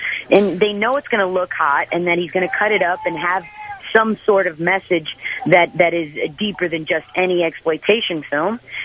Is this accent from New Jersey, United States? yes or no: yes; Jersey City, New Jersey, United States; I guess growing up in Jersey City will do it to you.